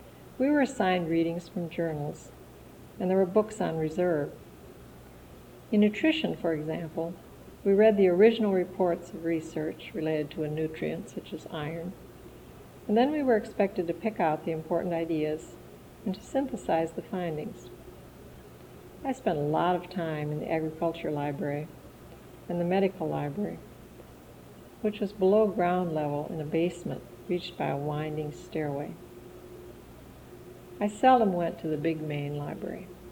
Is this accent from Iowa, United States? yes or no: no; Wisconsin, United States; Mostly we came from Wisconsin villages or rural areas, and we would eventually go back to work in those same areas.